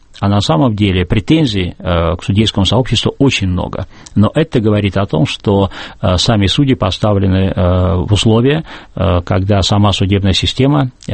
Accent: Saint Petersburg, Russia; другой в Петербурге, моем родном городе

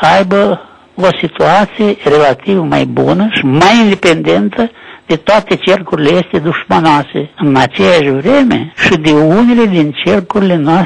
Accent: Chernivtsi Oblast, Ukraine; Eu sunt bucovinean. De acolo simt această poziție foarte negativă

